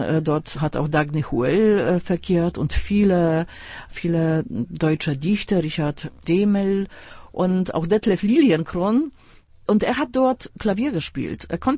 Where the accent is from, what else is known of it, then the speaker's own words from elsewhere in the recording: Poznań, Greater Poland, Poland; ich stamme aus Poznań, also die Familie Raczyński hat immer eine Rolle in meiner Heimatstadt gespielt.